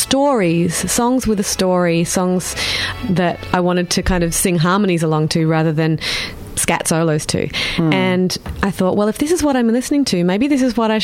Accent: Wollonga, South Australia, Australia; But actually, I grew up in Wollonga.

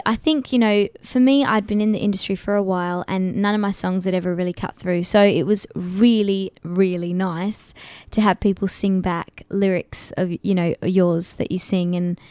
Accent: Australia; And I know as an Australian artist, it is hard.

